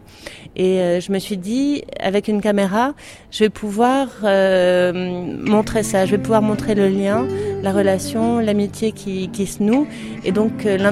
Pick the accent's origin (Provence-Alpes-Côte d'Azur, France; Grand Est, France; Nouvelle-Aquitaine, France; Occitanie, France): Provence-Alpes-Côte d'Azur, France; Puy-Saint-Vincent; Je viens moi-même d'un petit village des Hautes-Alpes, puisque je suis née, j'ai grandi à Puy-Saint-Vincent, et mes grands-parents paternels étaient agriculteurs.